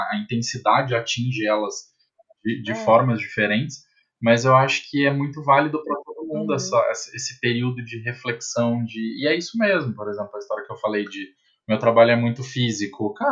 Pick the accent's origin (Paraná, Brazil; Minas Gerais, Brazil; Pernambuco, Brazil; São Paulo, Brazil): São Paulo, Brazil; Eu sou do interior de São Paulo. Sou caipira.